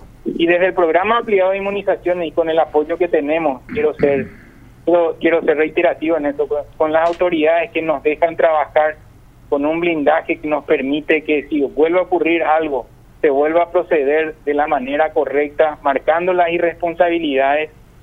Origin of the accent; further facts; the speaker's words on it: Paraguay; como ciudadano paraguayo, como médico